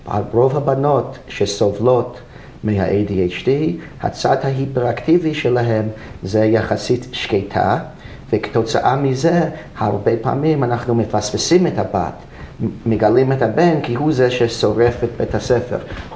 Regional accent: United States; Hebrew is a second language; moved away as an adult; now in Israel; עליתי ארצה לפני 20 שנה בארצות הברית, איפה שקיבלתי את ההשכלה שלי, למדתי פסיכולוגיה שם.

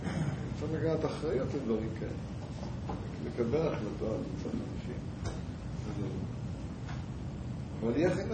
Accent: Mishmar HaSharon, Central District, Israel; אני בא מקיבוץ. קיבוץ משמר השרון.

